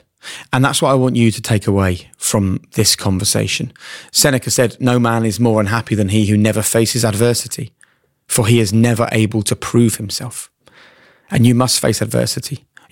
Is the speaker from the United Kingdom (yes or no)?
yes; Norwich, East of England, United Kingdom; It's happening on the 5th of February in my hometown of Norwich.